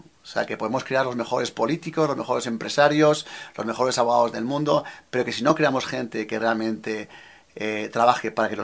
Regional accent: Spain; nosotros, como españoles

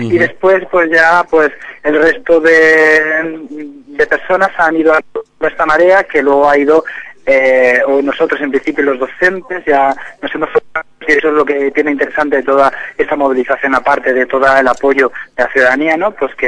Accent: Ibiza, Balearic Islands, Spain; soy de Ibiza

